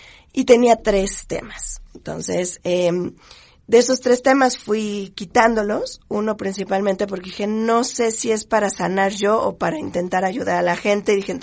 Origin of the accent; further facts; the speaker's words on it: Mexico City, Mexico; born there; Sí, estoy cumpliendo 21 años. Pues, bueno … nacida en antes Distrito Federal, y soy mexicana